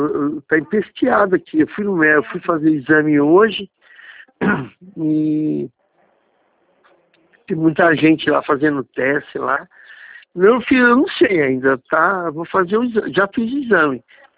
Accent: Pirassununga, São Paulo, Brazil; Eu sou de Pirassununga.

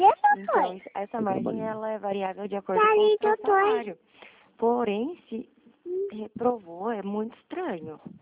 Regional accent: Curitiba, Paraná, Brazil; Eu sou de Curitiba

